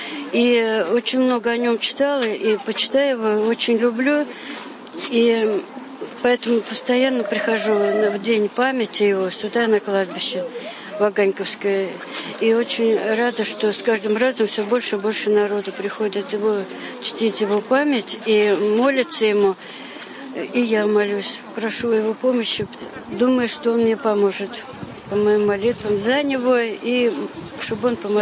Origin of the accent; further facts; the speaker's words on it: Moscow, Russia; Я москвичка … родилась в 37 году.